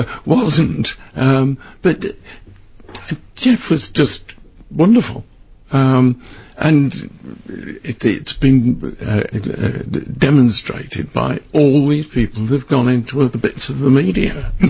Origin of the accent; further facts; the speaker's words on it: Birmingham, West Midlands, United Kingdom; And actually, I went to my hometown, which is Birmingham